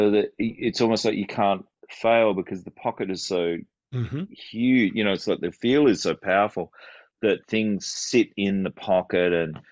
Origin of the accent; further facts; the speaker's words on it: Australia; You know, I came from Australia and great play, there are great players here